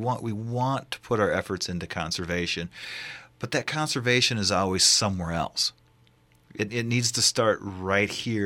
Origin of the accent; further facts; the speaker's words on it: Iowa, United States; now in Idaho, United States; I grew up in the other Iowa state where we grow corn, not potatoes. And I'm from Iowa, and I grew up on a farm.